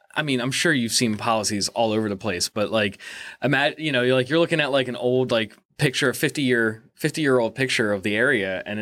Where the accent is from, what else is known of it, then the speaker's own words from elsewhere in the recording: West Chester, Pennsylvania, United States; I mean, I think of like growing up in Westchester, Exton to me was always shopping centers and a mall.